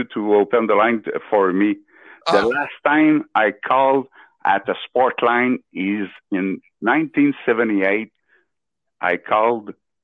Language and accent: English; Quebec, Canada; English is a second language; I came from La Beauce